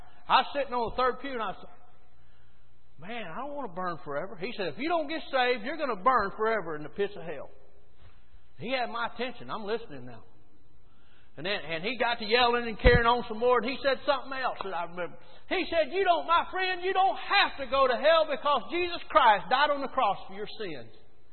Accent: Warrior, Alabama, United States; I grew up in Jolly Trailer Park, the poorest place in town. the ghettos of the South are the little poor trailer parks, okay?

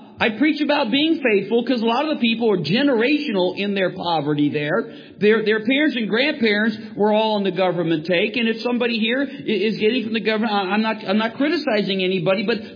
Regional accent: Cleveland, Ohio, United States; Now, I grew up in Cleveland. I know what a ghetto is.

